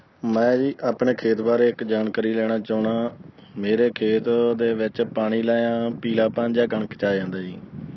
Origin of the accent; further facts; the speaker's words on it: Mudki, Punjab, India; ਹਾਂ ਜੀ, ਮੇਰਾ ਜ਼ਿਲ੍ਹਾ ਫਿਰੋਜ਼ਪੁਰ ਹੈ ਜੀ, ਪਿੰਡ ਮੁੱਦਗੀ